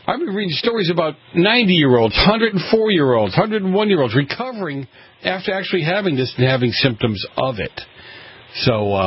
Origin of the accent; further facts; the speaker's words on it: New England, United States; and I grew up in New England. I grew up in an old East Coast city, so very much like, you know, downtown New York.